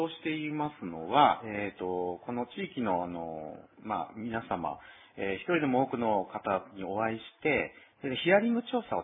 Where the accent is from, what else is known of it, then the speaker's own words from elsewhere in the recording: Sendai, Miyagi, Japan; also born or lived in Hachinohe / Morioka; 私は東北人なんですけれども、はい、生まれが青森県の八戸市、はい、育ちが宮城県の仙台市